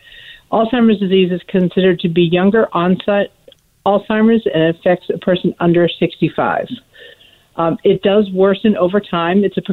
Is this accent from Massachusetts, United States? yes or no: yes; Boston, Massachusetts, United States; I'm from the Boston area, and I moved out here